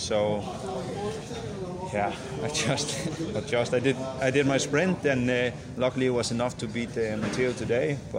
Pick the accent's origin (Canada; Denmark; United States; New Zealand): Denmark; English is a second language; I'm from Denmark, and we are used to this weather